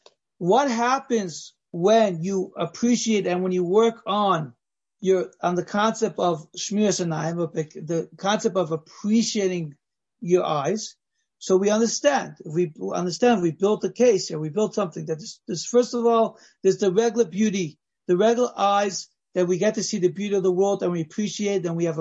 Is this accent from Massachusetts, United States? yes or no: no; Los Angeles, California, United States; You see this by people that, you know, I grew up in Los Angeles.